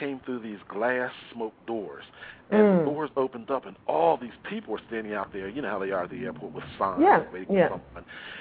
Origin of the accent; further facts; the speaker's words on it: Philadelphia, Pennsylvania, United States; So I came in, hi … from Philadelphia, Pennsylvania.